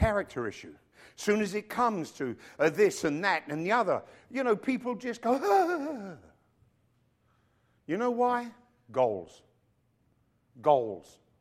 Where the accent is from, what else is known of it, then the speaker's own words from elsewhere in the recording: England, United Kingdom; I'm an Englishman.